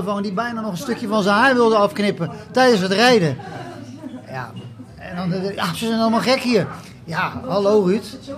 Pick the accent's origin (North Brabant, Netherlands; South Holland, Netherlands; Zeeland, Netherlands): South Holland, Netherlands; Rotterdam; Nou, ik kom uit Rotterdam.